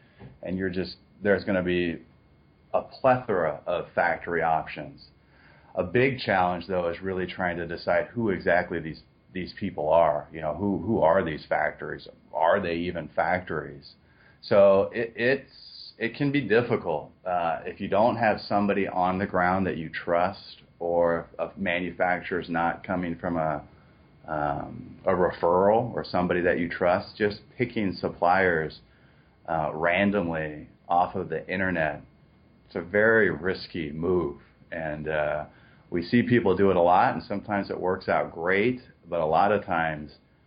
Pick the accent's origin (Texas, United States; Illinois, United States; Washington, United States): Washington, United States; Seattle; moved away as an adult; also born or lived in China; growing up in Seattle and being surrounded by nature and then living in China for nearly a decade